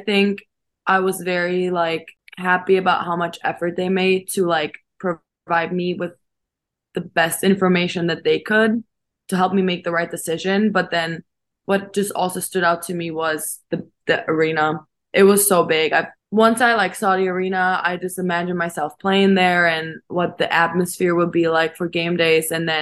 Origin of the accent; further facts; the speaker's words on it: Innsbruck, Tyrol, Austria; English is a second language; Yeah, so I'm from Innsbruck, Austria, about 10 hours with the plane away from here.